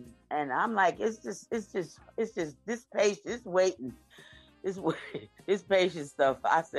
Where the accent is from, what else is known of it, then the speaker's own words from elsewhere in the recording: New York, United States; now in Pittsburgh, United States; I don't know. I'm actually from New York. I moved out.